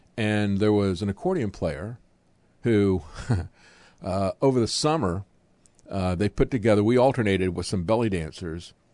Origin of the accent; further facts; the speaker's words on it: Tampa, Florida, United States; I grew up in Tampa.